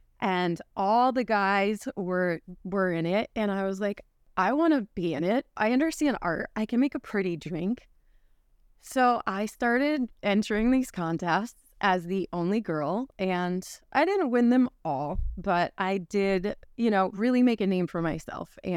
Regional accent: Connecticut, United States; So I am from Connecticut.

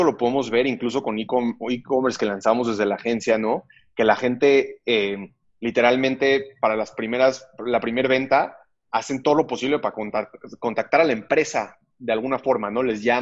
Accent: Mexico; falta un poco que como mexicanos estemos en un proceso mucho más grande de bancarización

